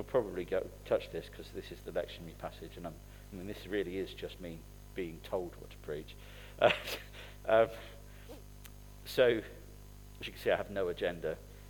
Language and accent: English; United Kingdom; You know, I'm certain it's because we're British, but we're naturally pessimistic.